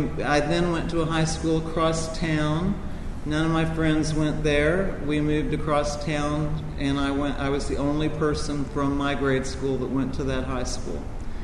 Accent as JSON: {"language": "English", "town": "Louisville", "region": "Kentucky", "country": "United States", "tie": "born there", "said": "I was born in 1950 in Louisville, Kentucky, to a mother who, to this day, at 82, is a very critical person, very opinionated person."}